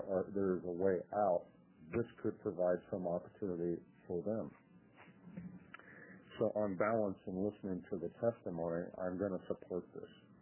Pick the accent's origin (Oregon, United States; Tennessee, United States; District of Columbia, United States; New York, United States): Oregon, United States; Portland; the kids that I grew up around in Northeast Portland